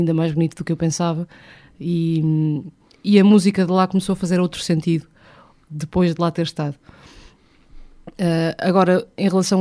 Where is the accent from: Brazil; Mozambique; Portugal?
Portugal; Porto; sou portuense e o Porto é uma cidade que Eu suponho que tenha fado